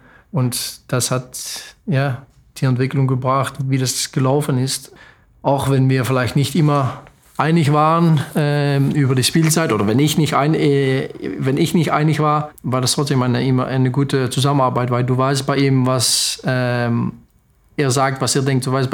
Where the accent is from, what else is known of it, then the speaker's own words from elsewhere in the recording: Geleen, Limburg, Netherlands; German is a second language; In Geleen.